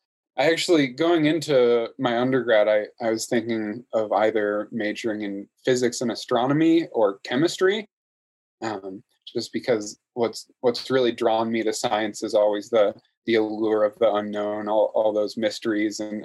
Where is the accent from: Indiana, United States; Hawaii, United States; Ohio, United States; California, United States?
Ohio, United States; Wooster; So as you mentioned … I grew up in Worcester, Ohio.